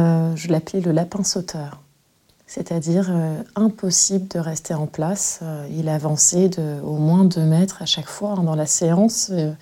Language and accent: French; Le Havre, Normandy, France; born there; Je suis née au Havre, j'ai été dans un établissement à 5 minutes du collège où j'enseigne. Et étant donné que je suis très métissée